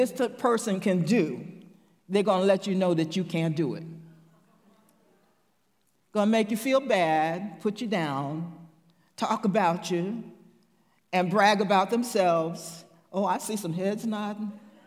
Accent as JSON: {"language": "English", "country": "United States", "said": "Go any country, any border, cross any border, and I'm American."}